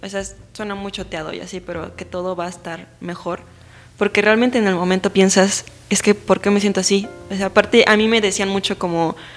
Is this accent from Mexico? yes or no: yes; Puebla, Mexico; also born or lived in Mexico City; Yo sí soy de acá de Puebla. Bueno, o sea, nací en el DF, pero llevo aquí la mayoría de mi vida.